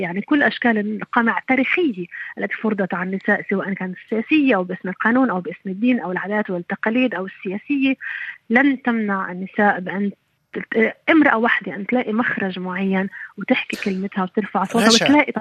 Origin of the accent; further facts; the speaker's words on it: Palestine; وأنا شخصيا كفلسطينية